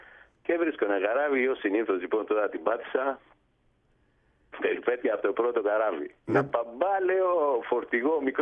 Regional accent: Peloponnese, Greece; born there; εγώ λοιπόν γεννήθηκα το 1957 σε ένα μικρό χωριό της Ανατολικής Μάνης, τον Ήφη.

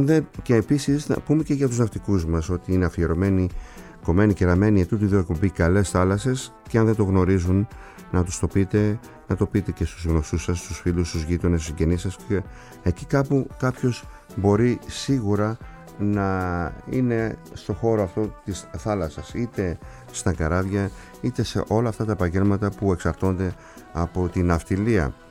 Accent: Kasos, South Aegean, Greece; Πάμε στην Κάσο, στο νησί μου.

